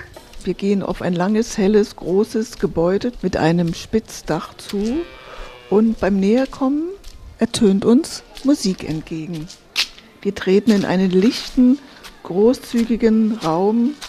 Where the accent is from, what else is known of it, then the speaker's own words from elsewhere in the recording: Northern Germany, Germany; Die dort zum Beispiel nennen wir in Norddeutschland, wo ich herkomme, Schwarzbunte.